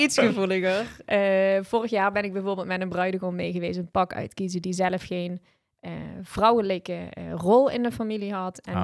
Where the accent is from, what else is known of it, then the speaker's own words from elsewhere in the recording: Limburg, Netherlands; Ik kom uit Limburg